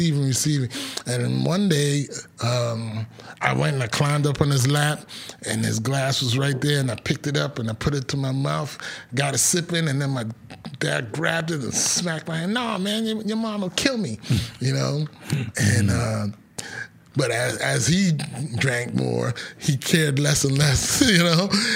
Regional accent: New York City, New York, United States; also born or lived in Guyana; And we migrated here when I was 7, 8 years old. We migrated to New York City. And I grew up in New York City.

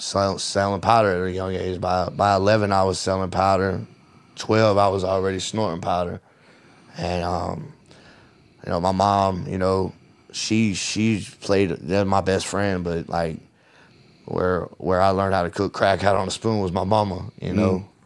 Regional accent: Orlando, Florida, United States; Like, you know, I'm from Orlando, Pine Hills, so from the west side of Orange County.

